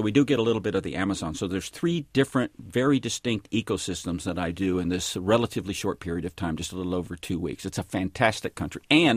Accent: Tennessee, United States; I grew up in Tennessee and it's full of vegetation

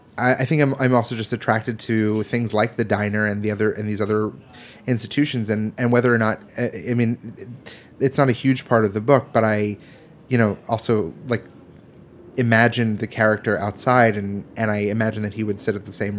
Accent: East Coast, United States; maybe this is growing up on the East Coast, there's like a slight attraction to like misery.

